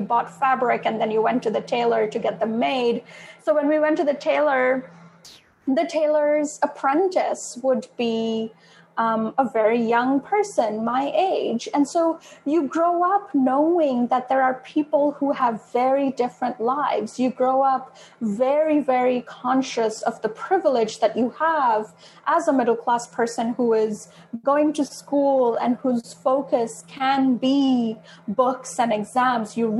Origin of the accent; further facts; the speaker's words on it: Kolkata, West Bengal, India; moved away as an adult; now in United States; I grew up in Kolkata in India. It's a huge city. And I have lived in the U.S. Since I moved here for undergrad. So I've been here for a while now.